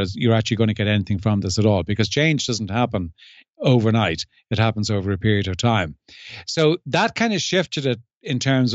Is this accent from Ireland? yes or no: yes; Dublin, Leinster, Ireland; I live in the south of France, and I clearly … wasn't born in the south of France. I was born and raised in Dublin and spent most of my career in Dublin